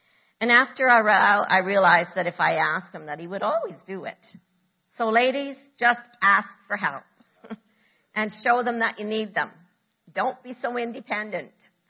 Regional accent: Canada; But he married a Canadian.

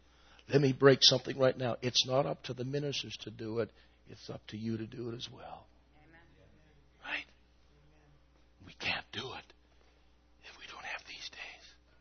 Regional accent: Canada; And so I said I was from Canada.

